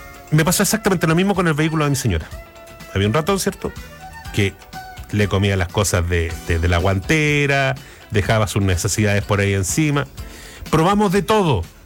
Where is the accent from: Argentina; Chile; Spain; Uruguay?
Chile; Magallanes and Chilean Antarctica; Yo sé que soy magallánica, con marido victoriense.